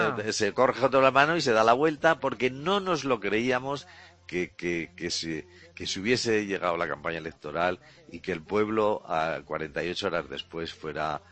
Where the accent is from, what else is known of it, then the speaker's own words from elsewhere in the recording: Zaragoza, Aragon, Spain; yo me presentaba por el distrito de Zaragoza, de mi pueblo, de mi ciudad